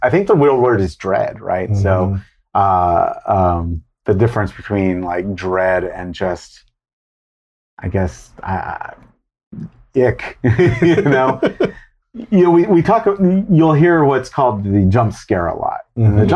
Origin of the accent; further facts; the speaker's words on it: Baltimore, Maryland, United States; So, like, one really great example is I'm from Baltimore. Baltimore as a city is stigmatized.